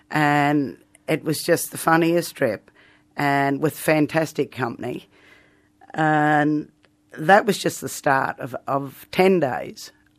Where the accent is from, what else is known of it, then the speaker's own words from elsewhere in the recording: Northern Territory, Australia; also born or lived in Charleville, Queensland; I was actually … I was born in Charleville many years ago. But my mother remarried, and when we came to the Territory